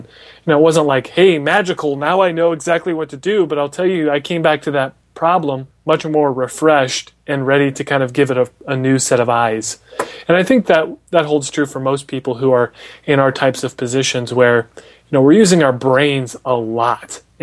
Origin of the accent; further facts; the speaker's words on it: Des Moines, Iowa, United States; so it has a special place in my heart because I'm from Des Moines.